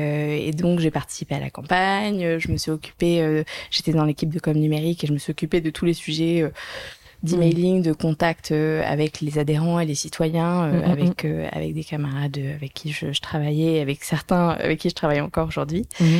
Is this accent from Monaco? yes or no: yes; Monaco; Alors, je viens de Monaco.